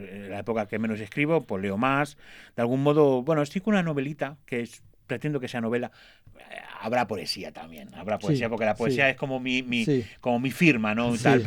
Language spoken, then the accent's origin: Spanish; Torrejón de la Calzada, Community of Madrid, Spain; now in Huerta de Valdecarábanos, Spain; yo soy de Torrejón de la Calzada, pero ahora me he mudado a un pueblo de Toledo, que se llama Huerta de Valdecaravanos.